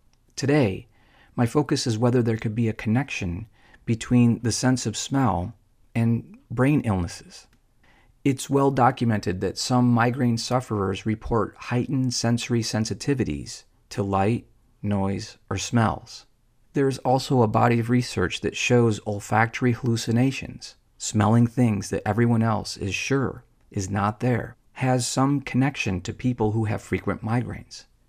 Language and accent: English; Hays, Kansas, United States; from Hayes, Kansas for the High Plains Public Radio Readers Book Club